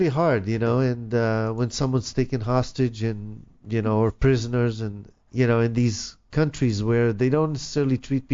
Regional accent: Israel; now in United States; I came from Israel

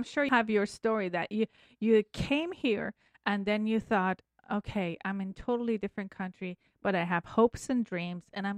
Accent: Tehran, Tehran Province, Iran; English is a second language; I was born and raised in Iran, Tehran.

